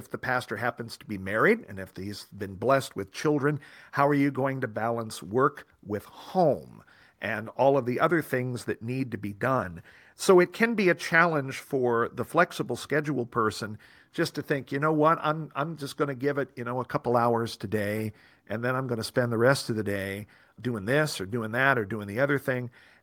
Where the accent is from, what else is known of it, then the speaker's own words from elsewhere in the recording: Illinois, United States; building homes where I grew up in Southern Illinois.